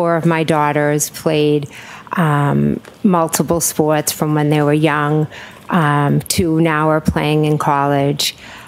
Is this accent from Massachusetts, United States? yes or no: yes; Canton, Massachusetts, United States; I was born and raised in Canton, and now I'm raising my family there.